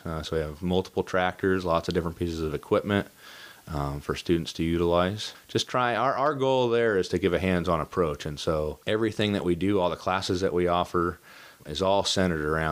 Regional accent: Trinity County, United States; So I didn't grow up on a farm or a ranch. Born and raised in Trinity County and was interested in agriculture from a very young age.

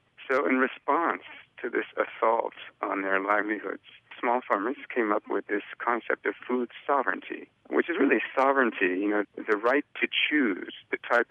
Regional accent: California, United States; Well, I grew up on farms in Northern California, dairy farms mostly

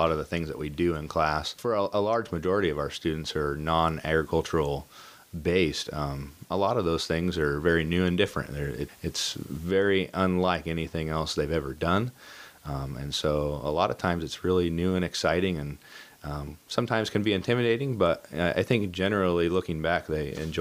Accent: Trinity County, United States; So I didn't grow up on a farm or a ranch. Born and raised in Trinity County and was interested in agriculture from a very young age.

